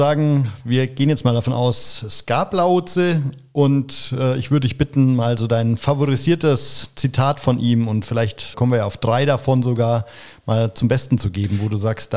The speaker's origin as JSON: {"language": "German", "region": "Bavaria", "country": "Germany", "said": "Ich als Oberfranke tue mir ja immer schwer mit dem harten und dem weichen T."}